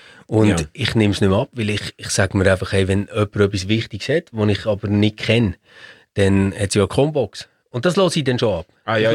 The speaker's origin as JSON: {"language": "German", "country": "Switzerland", "said": "was genau ist eigentlich los bei uns in der Schweiz, dass ich jeden Tag solche Fuck-Anrufe bekomme."}